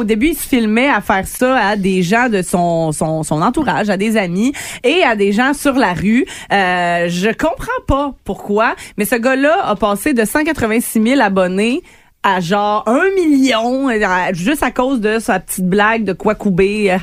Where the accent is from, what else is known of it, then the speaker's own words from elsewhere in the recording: Quebec, Canada; ça s'est rendu chez nous au Québec.